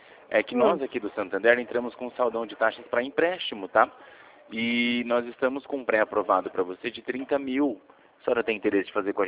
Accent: Rio Claro, São Paulo, Brazil; eu sou daqui de Rio Claro, tá bom? Da Avenida 3 com a Rua 4.

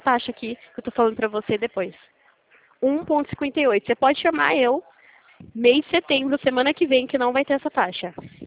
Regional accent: Limeira, São Paulo, Brazil; sou de Limeira, São Paulo mesmo

